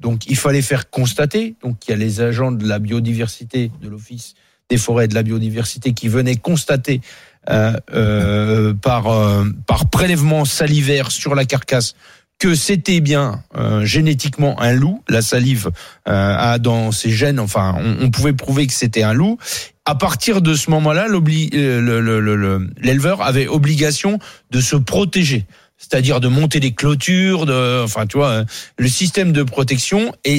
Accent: Bourgogne-Franche-Comté, France; Quand tu as, comme chez moi dans le Charolais, 5 brebis là, 6 brebis là, 7 brebis là, 8 brebis là.

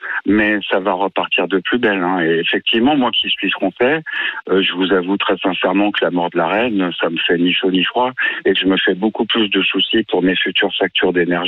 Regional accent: France; now in United Kingdom; moi, je suis français, je suis pas britannique, même si j'ai vécu depuis très longtemps. Malgré tout, je suis français

